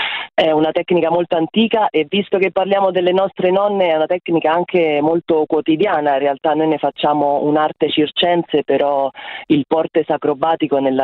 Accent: Colonna, Lazio, Italy; al mio paesino vicino Roma, ai Castelli Romani, che sono super orgogliosa.

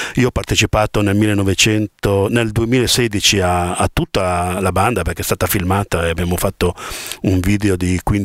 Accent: Gaggiano, Lombardy, Italy; anche nel mio paese, che è Gaggiano, si faceva di notte.

